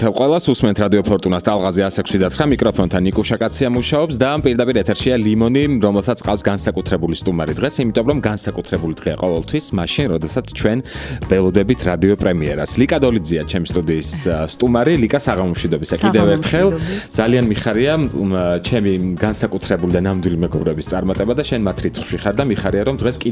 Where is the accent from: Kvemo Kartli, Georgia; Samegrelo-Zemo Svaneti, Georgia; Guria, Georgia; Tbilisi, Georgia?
Tbilisi, Georgia; მადლობა ღმერთს რომ თბილისელი ვარ